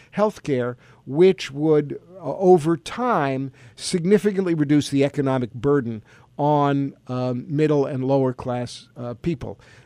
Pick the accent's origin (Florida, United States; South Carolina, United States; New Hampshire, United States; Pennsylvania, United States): New Hampshire, United States; I'm from New Hampshire, and I ran as a fiscally responsible Democrat.